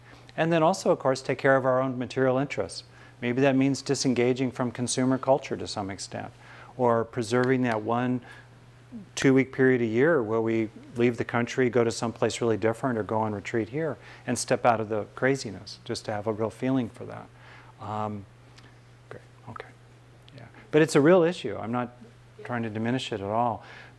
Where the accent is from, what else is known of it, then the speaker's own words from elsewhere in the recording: West Covina, California, United States; I grew up in West Covina, the armpit of Los Angeles. But anyway, in terms of smog, it was the center of the smog belt when I grew up. But still, basically it was tract homes laid on top of orange groves.